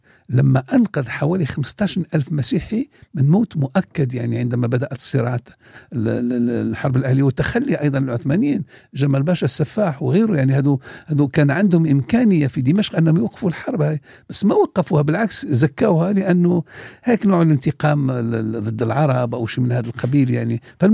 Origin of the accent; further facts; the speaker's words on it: Algeria; لدرجة أن بعض حتى يتهموا بالخيانة يعني عندنا في الجزائر يعني